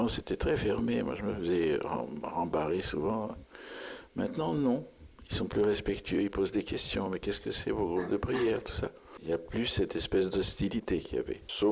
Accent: England, United Kingdom; French is a second language; now in France; Je suis anglais, moitié un peu irlandais. J'avais une grand-mère irlandaise.

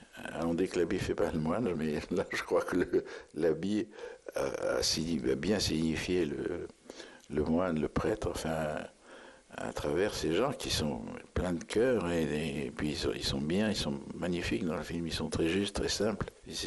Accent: England, United Kingdom; French is a second language; now in France; Je suis anglais, moitié un peu irlandais. J'avais une grand-mère irlandaise.

